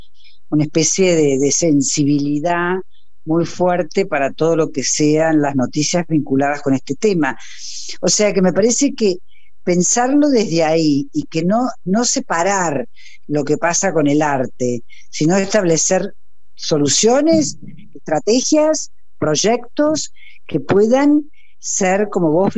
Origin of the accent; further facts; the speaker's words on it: Córdoba, Argentina; Yo, como cordobesa que soy